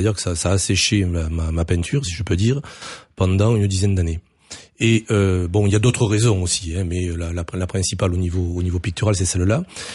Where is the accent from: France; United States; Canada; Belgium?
France; Toulon, Provence-Alpes-Côte d'Azur; moved away as an adult; now in Montauban, France; je suis arrivé de Toulon en 84, puisque après mes études, j'ai passé le concours d'instituteur, et j'en ai passé plusieurs, et je l'ai eu à Montauban, donc ce qui a fait que j'arrive à Montauban il y a 30 ans.